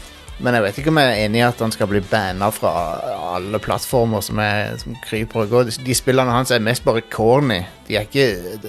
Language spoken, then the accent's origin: Norwegian; Sandnes, Rogaland, Norway; og så er jeg med meg fra Sandnes.